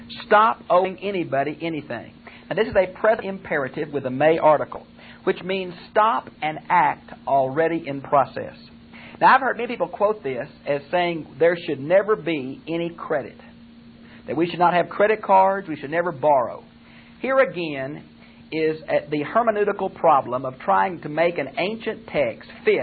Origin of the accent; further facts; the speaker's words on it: United States; and I thank God for it, and I'm happy I'm American